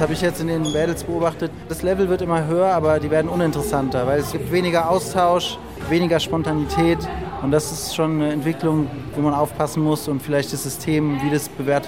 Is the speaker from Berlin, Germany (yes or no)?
yes; Berlin, Germany; ich komme aus dem Wedding